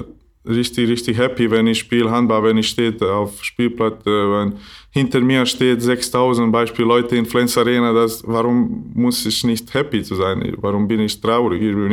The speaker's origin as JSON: {"language": "German", "town": "Maglaj", "region": "Federation of Bosnia and Herzegovina", "country": "Bosnia & Herzegovina", "second_language": "German", "said": "Ich bin nicht aus Doboj, weil ich bin aus Maglaj. Das ist ein kleines Ort in Mitte Bosnien. Aber habe ich in Doboj geboren, wenn da war Krankenhaus. In meiner Stadt gibt es nicht richtige Krankenhaus."}